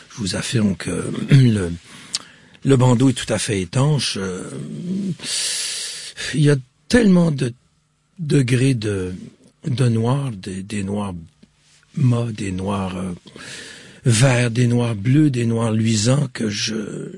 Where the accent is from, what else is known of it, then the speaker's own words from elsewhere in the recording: Quebec, Canada; accent: Québécois; Non, mais dans le noir comme ça, je vous jure, j'avais perdu mon accent. Je suis un usurpateur. En fait, c'est un gag l'accent québécois.